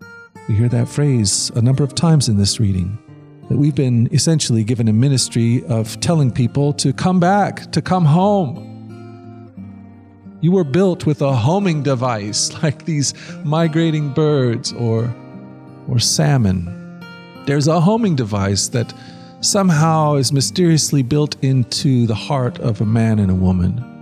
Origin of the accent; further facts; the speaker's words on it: Oregon, United States; I grew up on the Oregon coast